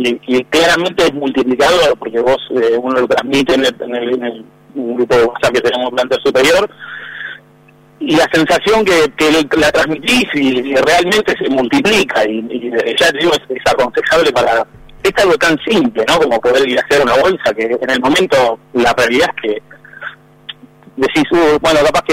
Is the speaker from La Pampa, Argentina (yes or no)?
no; Buenos Aires, Argentina; moved away; yo soy de Buenos Aires, me vine a vivir hace 10 años. Y cuando estaba en Buenos Aires